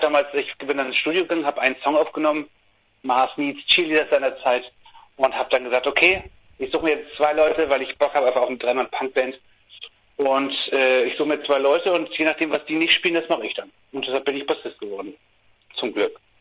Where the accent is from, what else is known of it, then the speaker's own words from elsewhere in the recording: Flensburg, Schleswig-Holstein, Germany; ich komme mal aus Flensburg und so, das ist eine Kleinstadt